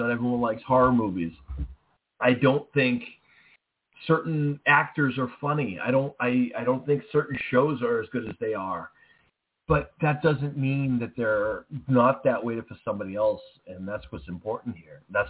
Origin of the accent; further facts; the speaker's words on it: New England, United States; I'm from the New England area, and Utah is about probably the middle to the end of my country.